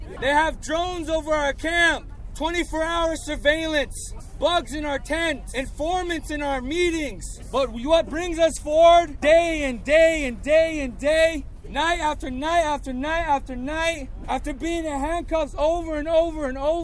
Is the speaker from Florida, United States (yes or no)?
no; Montana, United States; I'm from the Blackfeet Nation.